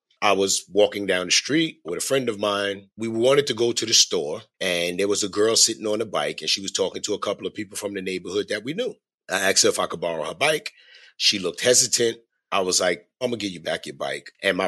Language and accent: English; Brooklyn, New York, United States; but it was nothing but love growing up in Brooklyn.